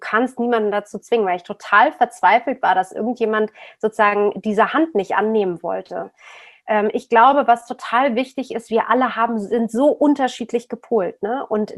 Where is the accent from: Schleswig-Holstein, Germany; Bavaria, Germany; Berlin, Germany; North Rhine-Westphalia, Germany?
Berlin, Germany; born there; Ich bin in West-Berlin geboren, was wie eine Insel damals war.